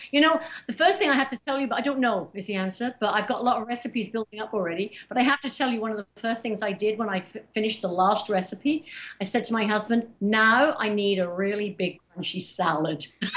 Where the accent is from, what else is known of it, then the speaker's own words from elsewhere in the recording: United Kingdom; I'm from Britain originally, right? I mean, I love curry.